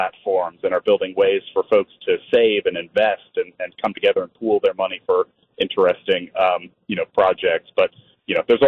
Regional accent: California, United States; I'm actually from the Bay Area originally.

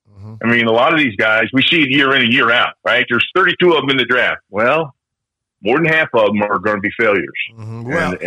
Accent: Philadelphia, Pennsylvania, United States; now in Kansas City, United States; I'll either be in my hometown of Philadelphia or I'm going to be on the beach.

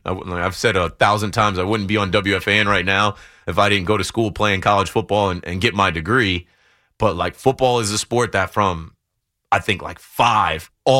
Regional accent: United States; Like, I love football, man. I'm American. I'm a young guy who you know, watched TV and picked up a football and went outside to throw it and play.

